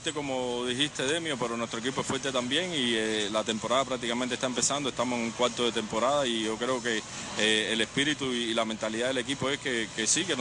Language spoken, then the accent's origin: Spanish; Cuba; now in United States; nosotros somos cubanos. Yo en mi caso particular soy ciudadano americano, pero mi corazón es cubano.